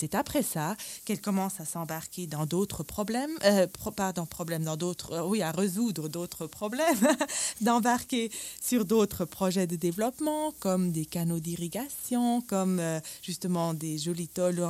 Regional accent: Laikipia County, Kenya; Dans quelques régions chez nous, à Laikipia, on avait plus de 50% de familles sans mari

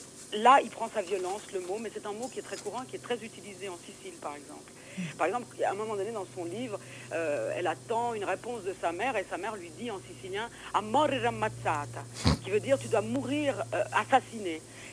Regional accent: Switzerland; born there; donc moi je suis née en Suisse, j'ai un père sicilien et une mère romaine

